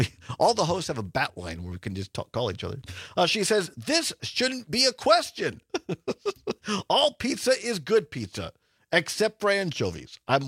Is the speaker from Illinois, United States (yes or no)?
yes; Chicago, Illinois, United States; Chicago style is worse, and I'm a Chicagoan.